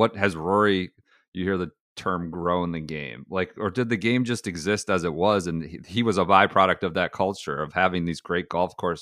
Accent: Ohio, United States; growing up in Northeast Ohio during the time of LeBron, who was 2 years younger than me

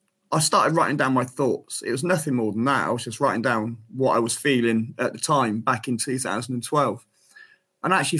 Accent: Frome, South West England, United Kingdom; I started playing cricket when I was six, back in my hometown club called Froome Town Cricket Club in Somerset.

